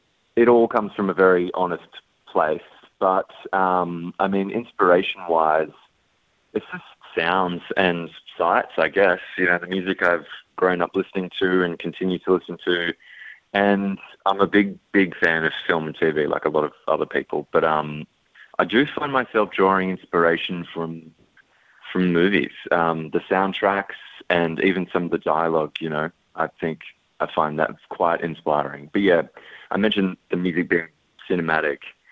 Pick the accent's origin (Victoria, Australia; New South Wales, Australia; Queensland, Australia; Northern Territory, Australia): New South Wales, Australia; I'm a proud Gamilaroi man, artist, producer, based in Nam.